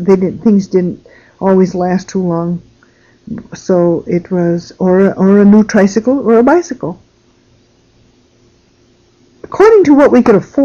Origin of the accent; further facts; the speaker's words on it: England, United Kingdom; had to have a teapot because we are English and we always have tea.